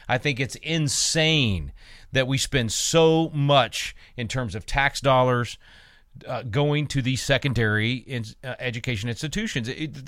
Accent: Texas, United States; I'm excited about something that's happening here in my home state of Texas that can impact you, no matter where you live in this country.

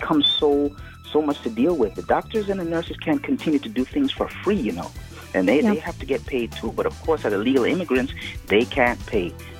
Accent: Jamaica; now in United States; I am an immigrant. I'm originally from Jamaica, proud to be an American citizen

